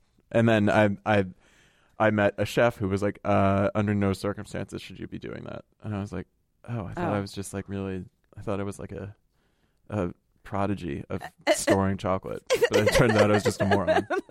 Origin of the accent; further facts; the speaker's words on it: United States; I come from a very, very Italian family, but, you know, we grew up in the United States